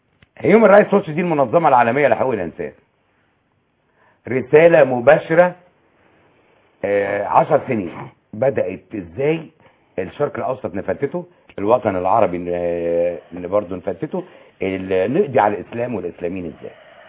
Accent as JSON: {"language": "Arabic", "country": "Egypt", "said": "يبقى قبضوا مننا هنا كمصريين"}